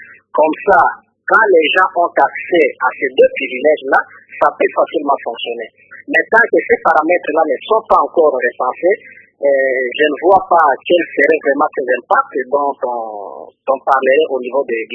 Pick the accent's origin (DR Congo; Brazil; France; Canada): DR Congo; chez nous, en République démocratique du Congo, les systèmes bancaires ou les quelques banques que nous avons se trouvent seulement dans des grands centres